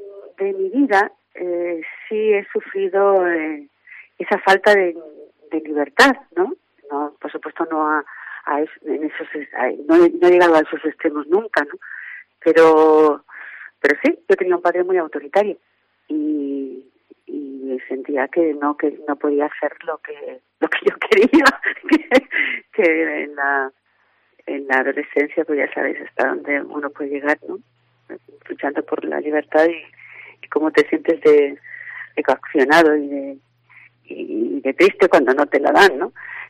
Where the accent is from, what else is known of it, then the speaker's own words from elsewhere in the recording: Andalusia, Spain; Nos conocíamos porque somos andaluzas